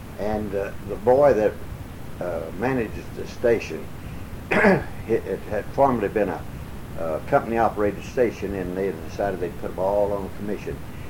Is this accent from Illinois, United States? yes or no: no; Little Rock, Arkansas, United States; we stayed in Little Rock, and I grew up in Little Rock, attended school there, and graduated from high school there in 1929.